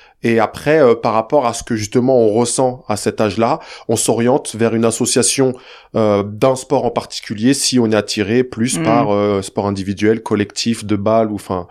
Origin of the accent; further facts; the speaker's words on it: Saint-Cyr-l'École, Île-de-France, France; also born or lived in Le Chesnay; Je suis né en 1980, donc en 1980 dans les Yvelines. Je suis né au Chênaix. Ensuite, on déménage quand je suis très jeune dans la ville de Saint-Cyr, pas loin de Versailles, petite cité HLM.